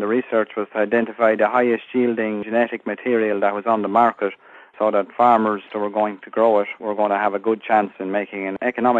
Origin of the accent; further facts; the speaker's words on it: Ireland; moved away as an adult; now in United States; I came to Kentucky from Ireland in 2004